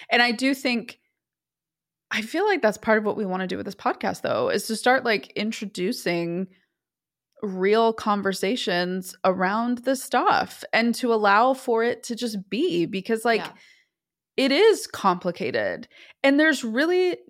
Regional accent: New York, United States; I grew up in New York. I was an hour north of New York

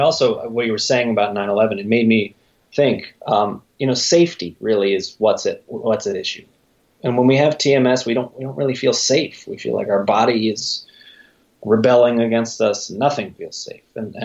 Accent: Cleveland, Ohio, United States; also born or lived in Brooklyn; I'm actually originally from Cleveland, Ohio.

